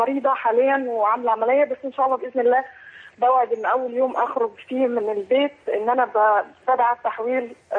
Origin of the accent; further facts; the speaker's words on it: Egypt; now in Qatar; يعني أنا طبعا اللي طلع من مقدرتي لأني موظفة هنا في البلد وأنا مصرية